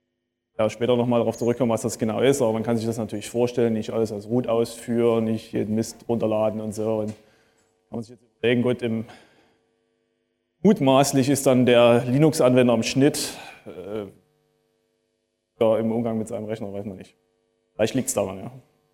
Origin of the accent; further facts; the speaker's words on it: Dresden, Saxony, Germany; now in Finland; ich komme ursprünglich aus Dresden, deswegen komme ich gerne mal hier auf Heimaturlaub quasi, immer wieder jedes Jahr nach Chemnitz. Ich wohne mittlerweile in Finnland.